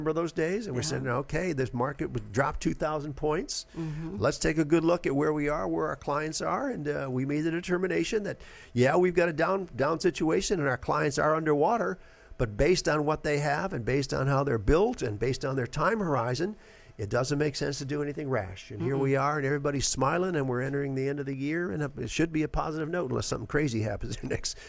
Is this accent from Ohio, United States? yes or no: yes; Cleveland, Ohio, United States; I belong to a Facebook group called Buckeye because I grew up in Cleveland.